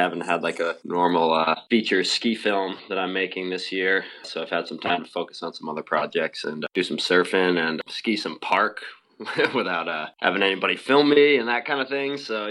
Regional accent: Block Island, Rhode Island, United States; now in Los Angeles, United States; I grew up in Block Island, Rhode Island, which is an island in the middle of the ocean, as you know.

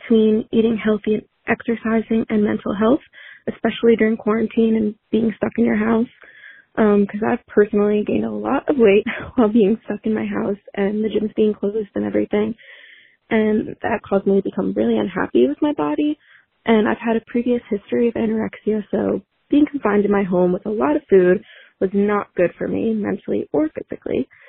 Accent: Matawan, New Jersey, United States; I'm from Madawan, New Jersey.

